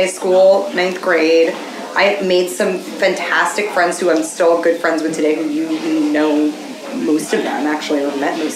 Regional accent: Manhattan, New York, United States; So we grew up in the city. I was born and raised in Manhattan. I was born in Lenox Hill Hospital.

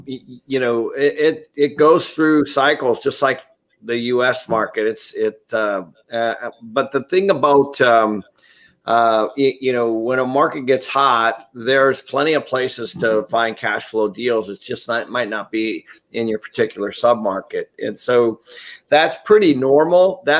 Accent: Seattle, Washington, United States; I grew up in Seattle. We used to go up to Vancouver all the time.

